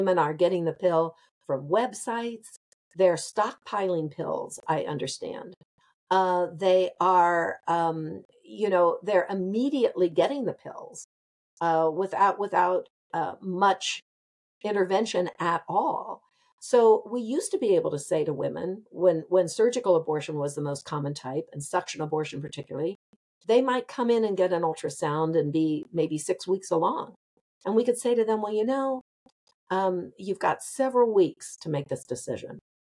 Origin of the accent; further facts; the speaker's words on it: Ohio, United States; I'm from Ohio, for those of you who are listening who don't know that.